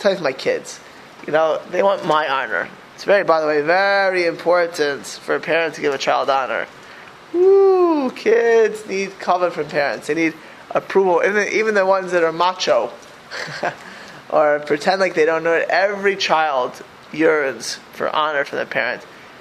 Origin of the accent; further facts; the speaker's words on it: Miami Beach, Florida, United States; And I grew up in Miami Beach.